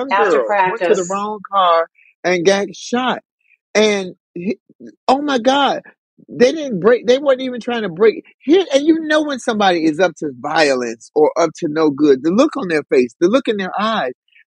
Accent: Chicago, Illinois, United States; We're afraid of kids because kids, especially in Chicago, my hometown, they jacking you at 11 and 12 years old at the gas stations.

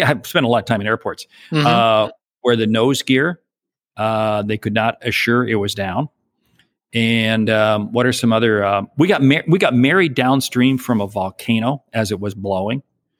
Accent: Washington, United States; Well, I was from a small town south of Seattle

